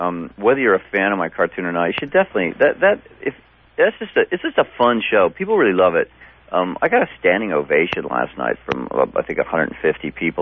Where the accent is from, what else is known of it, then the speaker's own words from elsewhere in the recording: Tulsa, Oklahoma, United States; That's what happens when you're raised up in Tulsa. You say it that way. I was raised in Tulsa, Oklahoma, and I didn't know.